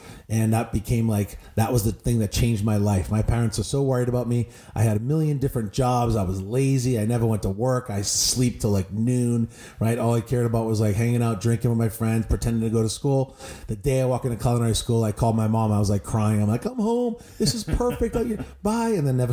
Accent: Boston, Massachusetts, United States; I grew up in Boston and, you know, I was a big football player and sports guy.

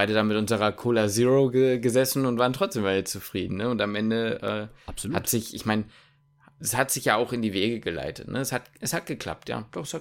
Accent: Hamburg, Germany; now in Magdeburg, Germany; ich komme aus Hamburg, ich bin sehr zufrieden hier.

